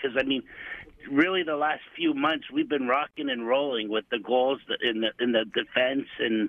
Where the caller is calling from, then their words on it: Toronto, Ontario, Canada; I'm calling from Toronto.